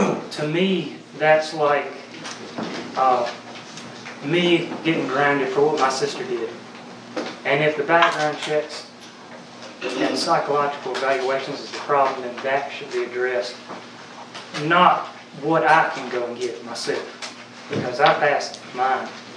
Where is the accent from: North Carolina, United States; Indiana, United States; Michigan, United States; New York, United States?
North Carolina, United States; Windsor; I'm from Baker Town Road, Windsor, North Carolina.